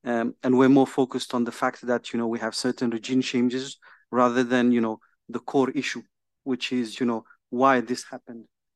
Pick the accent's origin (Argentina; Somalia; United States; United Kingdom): Somalia; And I'm also from Somalia